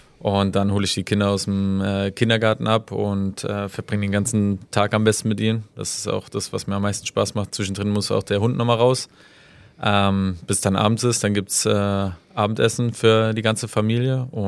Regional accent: Wehen, Hesse, Germany; Und ich bin ja auch hier bei Wehen groß geworden.

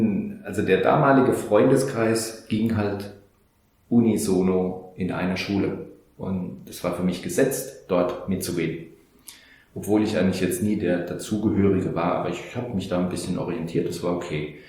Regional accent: Saarland, Germany; hier bei uns im Saarland gibt es sehr viel Hütten- und Bergbauindustrie

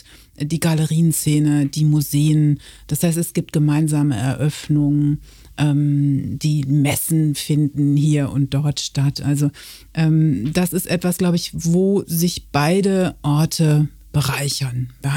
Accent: Münster, North Rhine-Westphalia, Germany; now in Cologne, Germany

